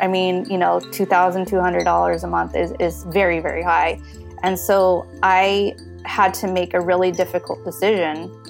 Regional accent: Philippines; My family, you know, we're Filipino, right? And like one of the common experiences among Filipinos, almost universal, is family separation.

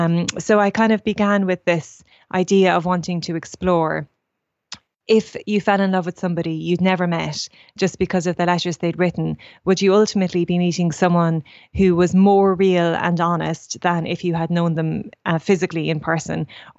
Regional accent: Portlaoise, Leinster, Ireland; Yeah, I grew up in Portlaoise

